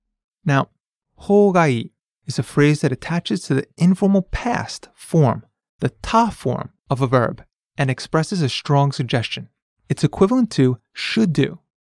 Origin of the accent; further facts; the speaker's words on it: United States; Well, I'm American and usually in the US we shower.